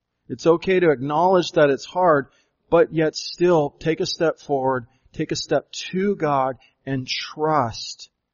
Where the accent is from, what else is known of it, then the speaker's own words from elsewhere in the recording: Arizona, United States; Growing up in Arizona, I didn't really hear that a lot. You know, 90% of Arizonans do not go to church